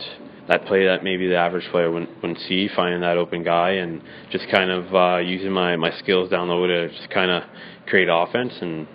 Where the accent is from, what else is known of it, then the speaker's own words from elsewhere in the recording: Toronto, Ontario, Canada; born there; also born or lived in Mississippi, United States / Flint, United States / Oklahoma, United States / Orlando, United States; We moved from, I was born in Toronto, moved to Mississippi, moved to Flint, Oklahoma, Orlando, Jacksonville, then back to Orlando. So, and then we ended up moving back to Toronto for my hockey.